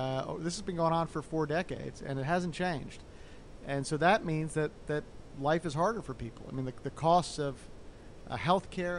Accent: Providence, Rhode Island, United States; I grew up here in Providence and helped to start City Year

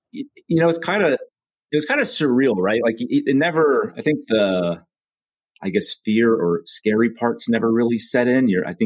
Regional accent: New Jersey, United States; So I am originally from New Jersey. So I grew up on the East Coast. I was a kid in the 80s.

